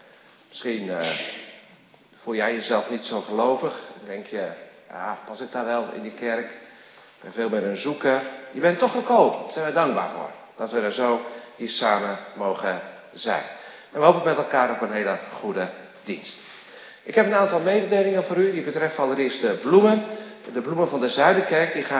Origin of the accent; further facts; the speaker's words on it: Woerden, Utrecht, Netherlands; Ik kom uit Woerden.